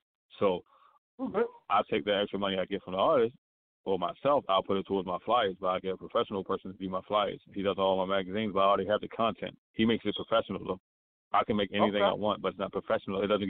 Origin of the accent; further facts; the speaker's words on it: Baltimore, Maryland, United States; He's from Bridgeport. I'm from Baltimore.